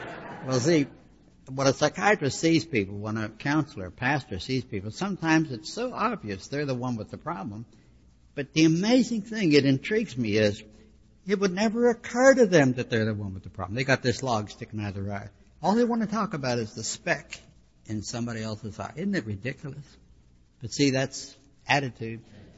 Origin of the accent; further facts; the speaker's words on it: Pittsburgh, Pennsylvania, United States; I grew up in Pittsburgh where Clinton and Majors are tonight.